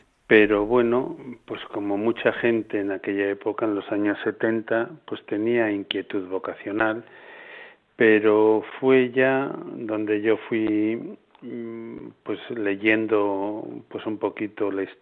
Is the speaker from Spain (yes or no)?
yes; Alcorisa, Aragon, Spain; Yo siempre tuve modelo el cura de mi pueblo, ¿no? Un pueblo Alcoriz, a Teruel.